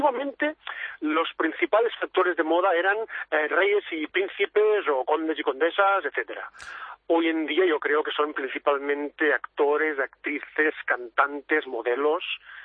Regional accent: Cervera, Catalonia, Spain; Yo soy de Cervera, la provincia de Lérida.

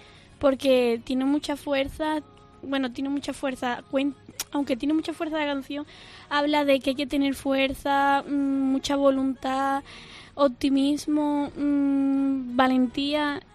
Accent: San Fernando, Andalusia, Spain; me subí ya con un público fue con 12 años en la Peña El Chato allí en mi tierra.

